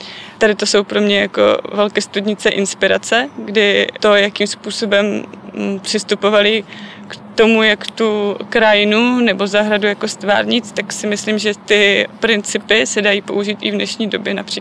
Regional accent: Kopřivnice, Moravian-Silesian Region, Czechia; Nebo pro mě, když pocházím od Kopřivnice, tak už je to velké město.

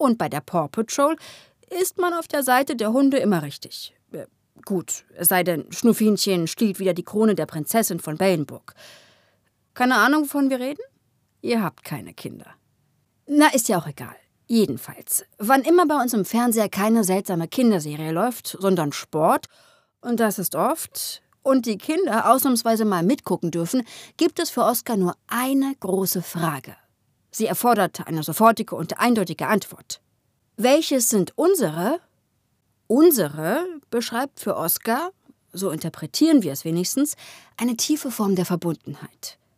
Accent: Berlin, Germany; Ich bin aus Ostberlin, Marzahn, Platte, so richtig, wie man sich das vorstellt.

